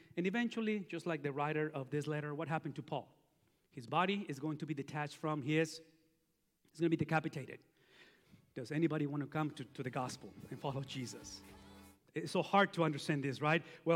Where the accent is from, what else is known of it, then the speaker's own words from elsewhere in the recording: Mexico; English is a second language; I'm from Mexico, so I get excuses on English.